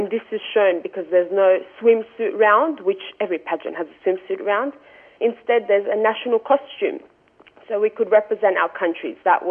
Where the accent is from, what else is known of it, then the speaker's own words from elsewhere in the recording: Sydney, New South Wales, Australia; I'm from Sydney. I'm 20 years old. I study law and business full time. So I just live in Sydney